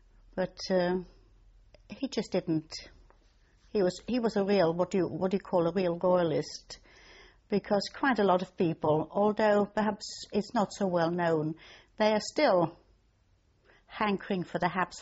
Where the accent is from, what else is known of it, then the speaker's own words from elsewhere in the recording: Knittelfeld, Styria, Austria; born there; English is a second language; I was born in Austria, a small place called Knittelfeld in Styria.